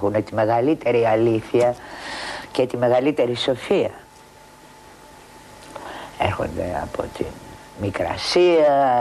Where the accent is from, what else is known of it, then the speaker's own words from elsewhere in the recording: Athens, Attica, Greece; Λέω, εγώ είμαι Αθηναία.